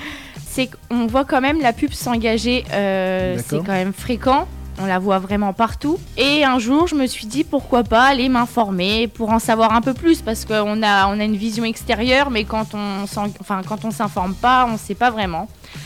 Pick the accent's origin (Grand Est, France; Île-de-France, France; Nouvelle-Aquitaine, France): Île-de-France, France; Paris; now in Lyon, France; Je suis d'abord parisienne et ensuite on est venu vivre dans la région.